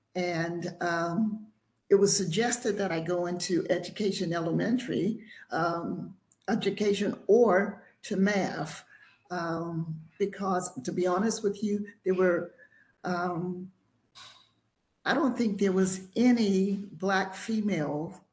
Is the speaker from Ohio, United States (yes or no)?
yes; Youngstown, Ohio, United States; also born or lived in Mississippi; I am originally from, well, born in Mississippi, but I grew up in Youngstown, Ohio. So that's where I spent most of my childhood in Youngstown.